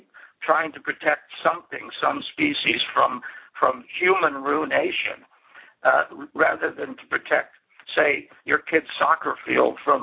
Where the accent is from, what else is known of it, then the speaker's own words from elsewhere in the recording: Michigan, United States; who even me in the 50s growing up in Michigan, I watched TV